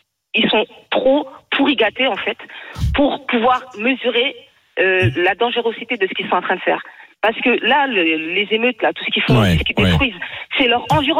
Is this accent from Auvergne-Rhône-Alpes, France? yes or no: no; Mantes-la-Jolie, Île-de-France, France; j'ai 40 ans, je vais avoir 40 ans aujourd'hui. Pourquoi aujourd'hui, j'ai grandi à Mantes-la-Jolie?